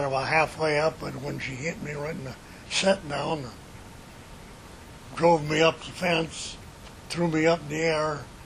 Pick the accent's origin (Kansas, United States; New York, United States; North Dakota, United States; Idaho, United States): North Dakota, United States; Oh, well, I was growing up in North Dakota. We didn't know anybody had cars.